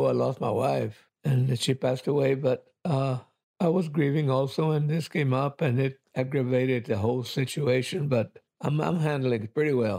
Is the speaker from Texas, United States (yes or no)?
yes; Uvalde, Texas, United States; I'm from Uvalde. I wasn't born here, but I came to Uvalde when I was in the 9th grade. And I adopted Uvalde as my home.